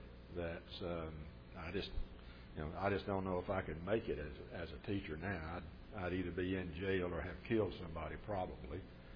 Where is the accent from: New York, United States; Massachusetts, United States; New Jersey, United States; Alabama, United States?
Alabama, United States; Most of you know I was raised in Winston County, just in the edge of Bankhead Forest